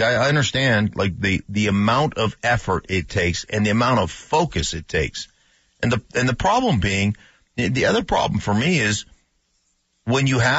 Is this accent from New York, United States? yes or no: no; Alaska, United States; I grew up in Alaska, so I know, like, in those colder climates that get a lot of sunshine during the summer, like, cabbage, like, stuff like that grows really well.